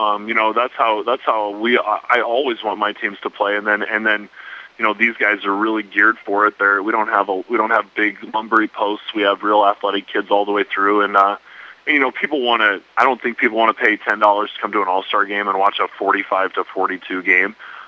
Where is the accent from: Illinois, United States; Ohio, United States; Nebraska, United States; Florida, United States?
Nebraska, United States; she's like, oh, I'm from Western Nebraska … I was too, so I know what that's like.